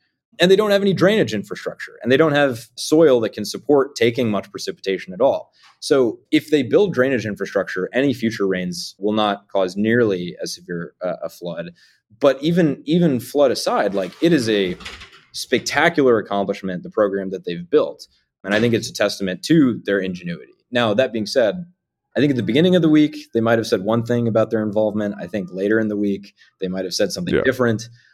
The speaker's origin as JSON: {"language": "English", "region": "Connecticut", "country": "United States", "tie": "born or raised there", "said": "I grew up in Connecticut on Long Island Sound."}